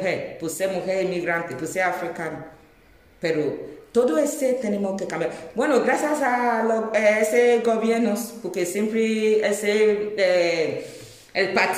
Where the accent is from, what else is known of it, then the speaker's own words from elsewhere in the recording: Nigeria; Spanish is a second language; now in Spain; soy de Nigeria y estoy muy orgullosa